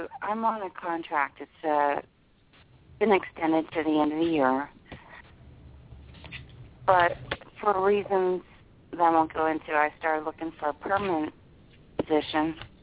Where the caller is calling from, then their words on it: New Jersey, United States; I'm in New Jersey.